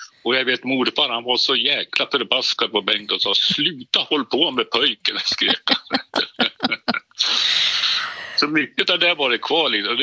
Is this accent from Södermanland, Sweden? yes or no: no; Norrköping, Östergötland, Sweden; born there; När vi bodde i Norrköping. Jag är född i Norrköping.